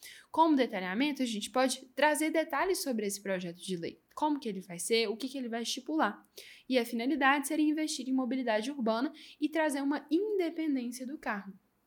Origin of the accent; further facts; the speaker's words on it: Belo Horizonte, Minas Gerais, Brazil; como eu sou natural de Belo Horizonte, aqui a gente está com muito buraco nas ruas, né?